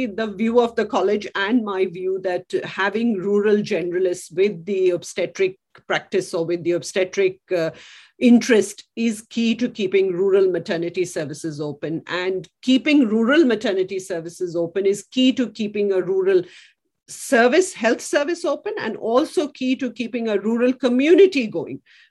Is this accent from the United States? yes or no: no; India; now in Australia; Cricket. I'm an Indian.